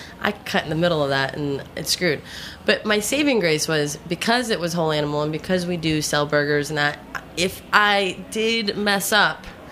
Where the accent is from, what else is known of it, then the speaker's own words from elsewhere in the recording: Florida, United States; now in New York, United States; I was 21. I was like from Florida.